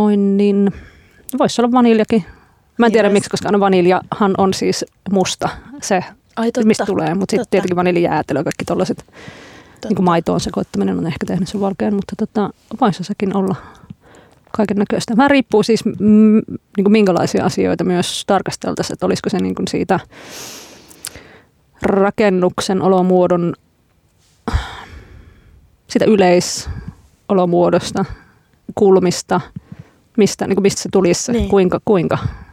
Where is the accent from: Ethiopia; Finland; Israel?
Finland; Lappeenranta, South Karelia; born there; mä synnyin myös Lappeenrannassa